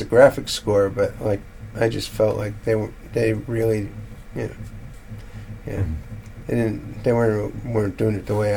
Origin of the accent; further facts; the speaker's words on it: Bronx, New York, United States; born there; also born or lived in New Jersey; I was born in the Bronx. I moved to New Jersey.